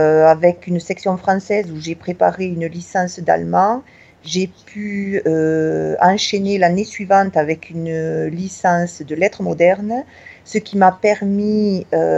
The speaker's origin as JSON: {"language": "French", "region": "Occitanie", "country": "France", "said": "Donc moi, je suis originaire du Tarn, du sud-ouest de la France. J'ai gardé mon accent comme vous pouvez le reconnaître. J'avais appris l'anglais en première langue, l'allemand seulement en seconde langue"}